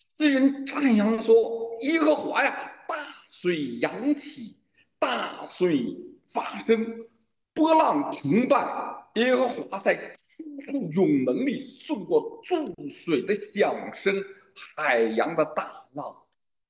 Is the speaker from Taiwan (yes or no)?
no; China; 坦率讲，作为一个中国人，我非常喜欢中国的诗篇。